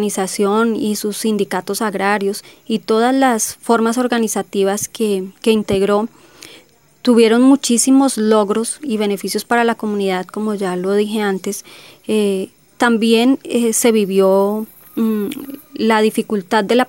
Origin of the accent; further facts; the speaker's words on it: Tibacuy, Cundinamarca, Colombia; Yo soy nativa del municipio de Tibacuy, soy líder del municipio